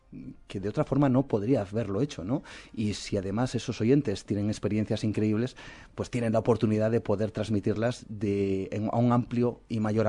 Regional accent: Cantabria, Spain; also born or lived in Germany; Soy cántabro. Mi madre es de Córdoba, mi padre es de Cantabria. Yo nací en Alemania por circunstancias azares no míos, sino de mis padres, evidentemente. Mm. Y nací allí. Estuve allí unos cuantos años y luego ya nos venimos para Cantabria.

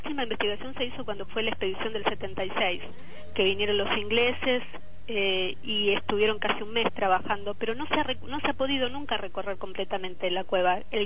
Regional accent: Argentina; empecé a trabajar en mi tierra, en Argentina

